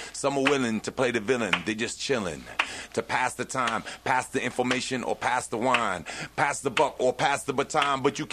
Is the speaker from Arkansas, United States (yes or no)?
no; Davis, California, United States; also born or lived in Oakland; now in San Francisco, United States; Well, I grew up in California, mostly in a town called Davis. I was born in Oakland, and then when I went to college, I moved to San Francisco, and I've been there ever since.